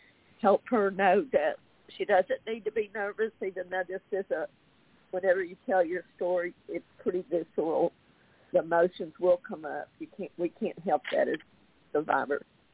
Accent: Louisiana, United States; we're a fellow Louisianian because I'm from Louisiana, Miss Pamela.

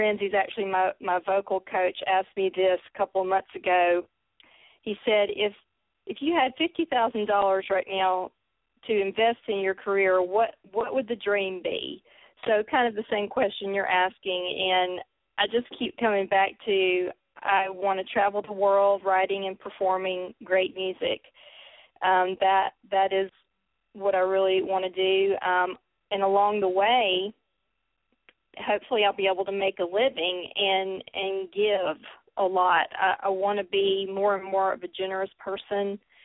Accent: the South, United States; accent: Southern; now in Nashville, United States; Well, I'm definitely a Southern Belle. You can tell from my accent. I love living in the South. I'm in the Mid-South now in Nashville, but it's definitely still the South.

